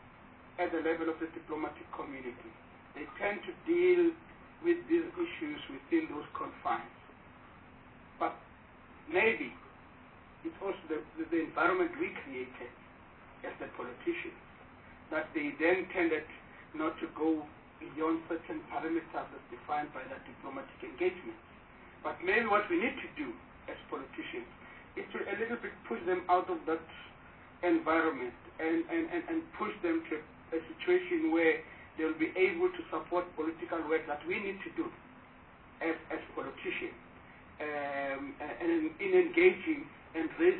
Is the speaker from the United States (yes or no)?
no; South Africa; as a South African population, to say, yes, we are committed to solidarity